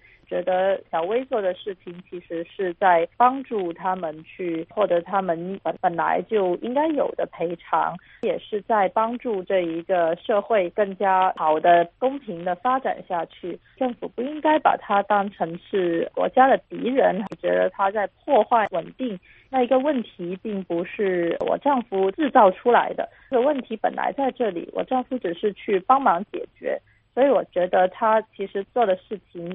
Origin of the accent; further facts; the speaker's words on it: Guangzhou, Guangdong, China; 因为我和他都是土生土长的广州人，我们从小就在这里长大